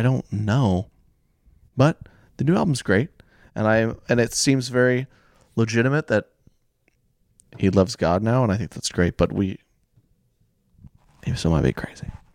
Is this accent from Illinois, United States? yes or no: no; Oklahoma, United States; I grew up in Oklahoma. Apparently Oklahoma has a bad meth problem, which is really, really sad.